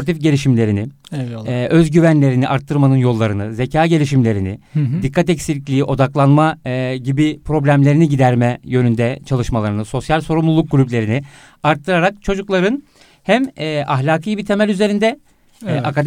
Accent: Black Sea Region, Turkey; 9 Eylül İlahiyat mezunuyum. Karadenizliyim.

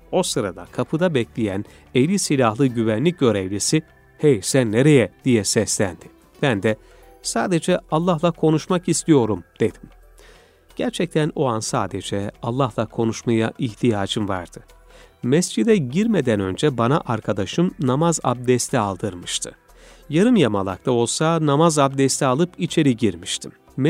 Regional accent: Qom, Qom Province, Iran; Seni Kum şehrine götürmek, kendi memleketimi gezdirmek isterim" dedim. İsfahan'dan geçip Kum'a gittik.

